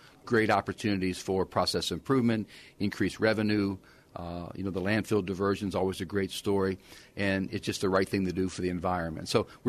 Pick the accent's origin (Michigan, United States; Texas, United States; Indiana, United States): Michigan, United States; Detroit; I'm actually originally from the Detroit area. Now, that's been a while ago. But when I was growing up in the state of Michigan, I believe directionally there was around 40 paper mills.